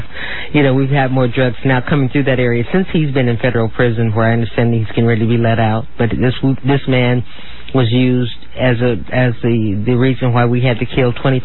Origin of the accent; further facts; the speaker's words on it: California, United States; I know I'm from California, and I know California even passed the law regarding medical marijuana